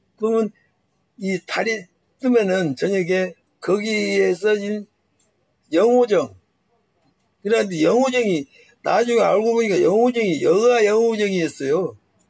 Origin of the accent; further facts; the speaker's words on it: South Korea; 나는 여기서 태어났고 여기서 78년 동안 산 게